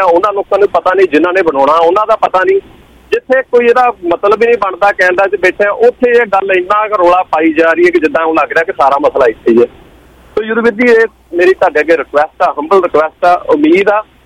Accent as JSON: {"language": "Punjabi", "region": "Punjab", "country": "India", "tie": "born there", "moved": "yes", "said": "ਮੈਂ ਇੱਥੋਂ ਦੀ ਸਿਟੀਜ਼ਨਸ਼ਿਪ ਲਈ ਆ, ਮੈਨੂੰ ਬੜਾ ਰਿਗਰੈਟ ਆ, ਮੈਂ ਪੰਜਾਬ ਦੇ ਵਿੱਚ ਜੰਮਿਆ"}